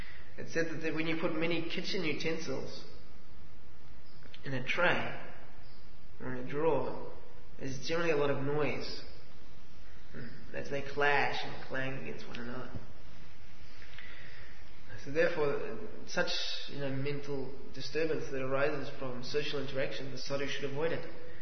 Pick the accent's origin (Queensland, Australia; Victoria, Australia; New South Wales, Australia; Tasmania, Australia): Victoria, Australia; Melbourne; I'm from Melbourne